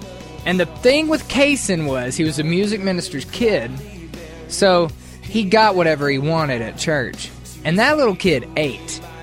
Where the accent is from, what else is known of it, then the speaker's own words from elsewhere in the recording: Mississippi, United States; I grew up in Mississippi, went to the Southern Baptist Church